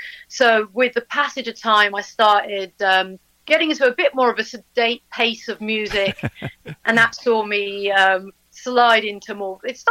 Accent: London, United Kingdom; I'm a London girl originally. I was born and bred in London. But my mother is French and she comes from a farming background.

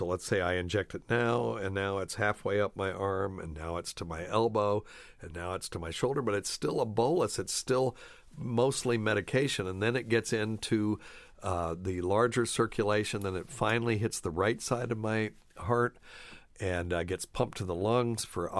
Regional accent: Appalachia, United States; buying moonshine from a guy in Appalachia, because I grew up in Appalachia, and we drove way up this mountain out of the holler on a dirt road

